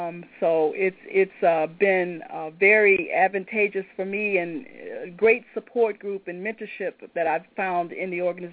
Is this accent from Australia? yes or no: no; Detroit, Michigan, United States; I'm originally from Detroit, and I was working in Hartford, Connecticut for the Hartford Insurance Group.